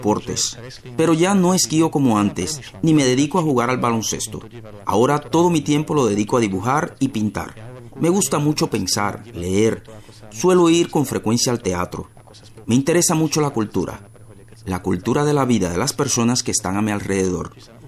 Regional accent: Popchok, Žilina Region, Slovakia; Spanish is a second language; moved away; also born or lived in Europe; He vivido en varios países europeos, pero siempre tengo ganas de volver a mi país natal. Soy de un pueblo llamado Popchok, ubicado en la región eslovaca de Orava. Me encanta mi región de origen, siempre me gusta volver allí.

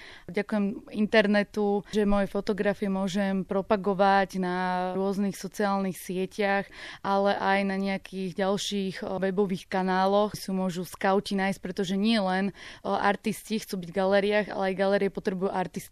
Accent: Slepčany, Nitra Region, Slovakia; Ja som zo Slepčian, z malej dediny.

